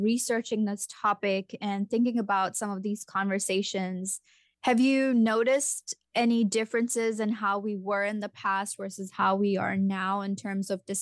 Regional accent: India; growing up in India

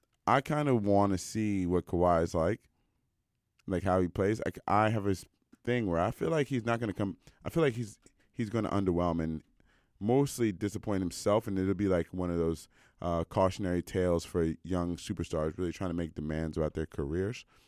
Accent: United States; now in Canada; I'm from the States

